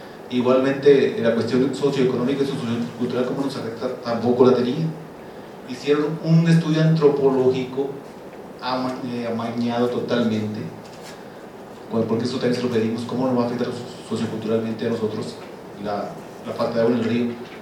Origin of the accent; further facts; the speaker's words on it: Mexico; Recuerdo claramente cuando llegaron a mi pueblo, allá a Loma de Barco